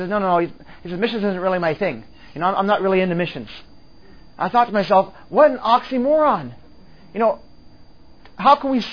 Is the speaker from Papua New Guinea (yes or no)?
yes; Papua New Guinea; also born or lived in Australia; My citizenship is British. I was born in Australia. I grew up in Papua New Guinea with New Tribes Mission. I went to an American school, and then I married a Canadian.